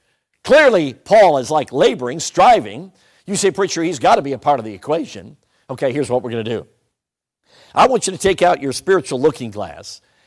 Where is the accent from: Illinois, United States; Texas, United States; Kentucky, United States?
Illinois, United States; Chicago; I grew up in Chicago. They call it the Windy City.